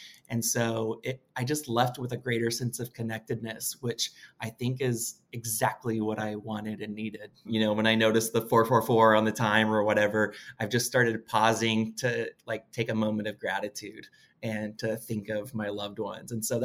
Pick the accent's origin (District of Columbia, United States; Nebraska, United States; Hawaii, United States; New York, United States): District of Columbia, United States; Washington, D.C.; I'm from Washington, D.C.